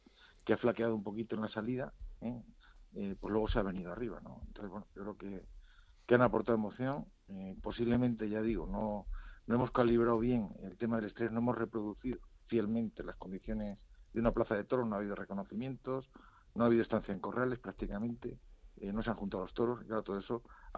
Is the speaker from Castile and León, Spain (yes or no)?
no; Cáceres, Extremadura, Spain; now in Madrid, Spain; Bueno, yo soy extremeño, aunque vivo en Madrid. Oh. Yo soy de Cáceres.